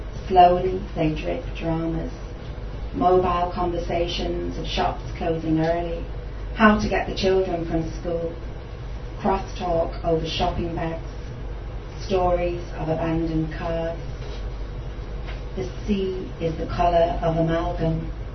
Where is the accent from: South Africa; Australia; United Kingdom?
United Kingdom; Manchester, North West England; now in West Cork, Ireland; there's things from my hometown of Manchester, and also a lot of where I now call home in West Cork.